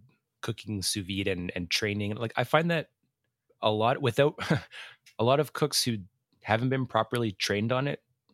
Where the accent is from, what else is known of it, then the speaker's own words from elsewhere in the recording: Edmonton, Alberta, Canada; We're two chefs from Edmonton, Alberta, Canada.